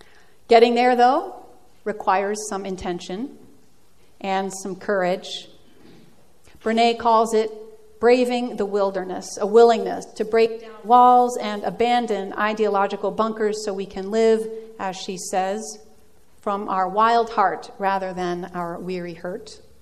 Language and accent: English; Netherlands; now in United States; I'm Dutch, I'm American